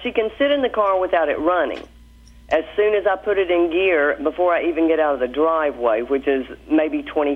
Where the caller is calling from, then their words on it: Abingdon, Virginia, United States; From Abingdon, Virginia.